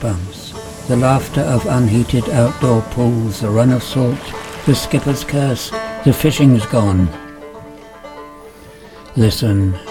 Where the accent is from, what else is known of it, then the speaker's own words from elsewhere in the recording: Garmouth, Scotland, United Kingdom; as a child, I grew up on the Murray Firth in Garmouth, at the mouth of the River Spey.